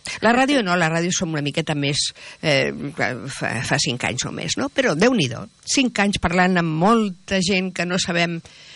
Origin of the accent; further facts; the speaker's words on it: Lleida, Catalonia, Spain; Perquè jo soc de Lleida i a Lleida al Pla sempre hi ha boira, saps?